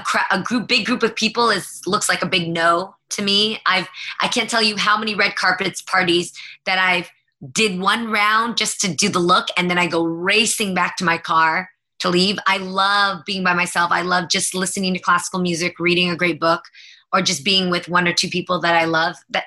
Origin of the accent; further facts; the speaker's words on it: San Jose, California, United States; because I'm that girl from San Jose.